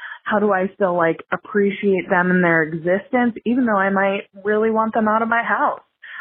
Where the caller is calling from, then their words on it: Alaska, United States; also born or lived in Midwest; Hey, ladies. I am calling you from Alaska, and that part of this lady problem is important. So my partner and I moved here in July